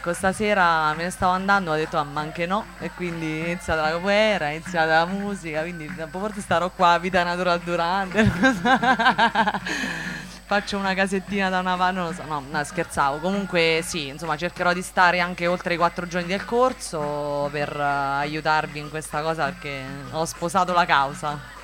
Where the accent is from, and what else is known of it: Rieti, Lazio, Italy